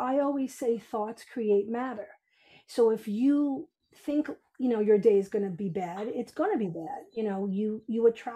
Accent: Bronx, New York, United States; now in Westchester, United States; You know, I grew up in the Bronx.

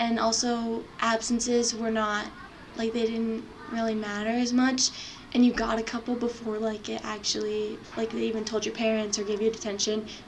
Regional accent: Minnesota, United States; I grew up in Minnesota. I've lived here my whole life, so I really only knew about Minnesota.

